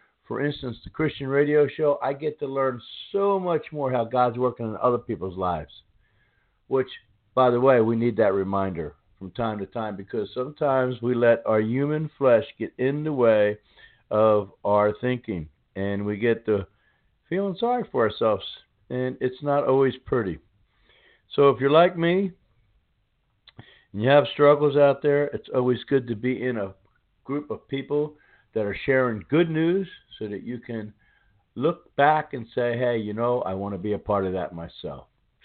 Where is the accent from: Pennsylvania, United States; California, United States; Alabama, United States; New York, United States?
Pennsylvania, United States; Philadelphia; now in Maryland, United States; I come from the middle of that. I come from Philadelphia area.